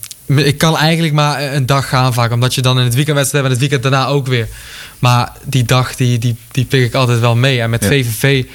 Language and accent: Dutch; Venlo, Limburg, Netherlands; born there; Mijn geboortestad Venlo natuurlijk, waar vastelovend groots gevierd wordt.